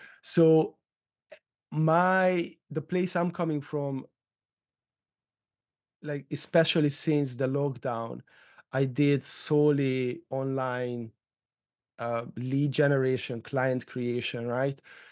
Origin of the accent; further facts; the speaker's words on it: Hungary; English is a second language; now in United Kingdom; No, I'm from Hungary.